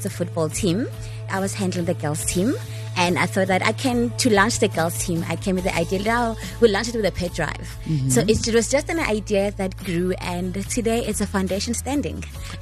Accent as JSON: {"language": "English", "town": "Hammanskraal", "region": "Gauteng", "country": "South Africa", "said": "But I am from Hammarskraal. I'm from Pretoria."}